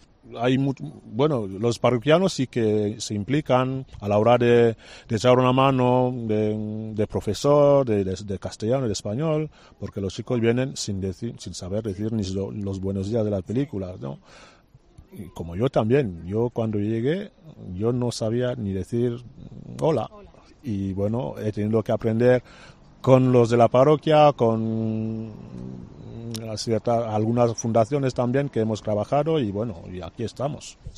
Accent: Cameroon; Yo estaba en Camerún, mi país, soy africano.

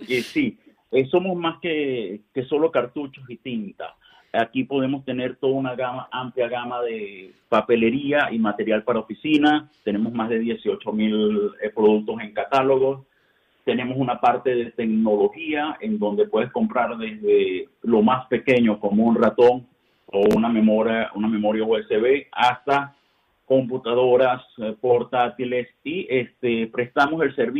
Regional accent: Venezuela; now in Spain; yo soy venezolano, emigré hace 2 años a España.

